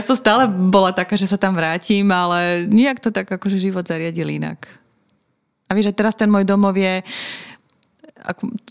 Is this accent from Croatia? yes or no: yes; Croatia; Slovak is a second language; now in Slovakia; keď na Slovensku som viac menej už Slovenka, alebo tu žijem už veľmi dlho, ale kedykoľvek som niekde vonku a pýtajú sa ťa, odkiaľ si, ja automaticky poviem, že z Chorvátska, bez zaváhania.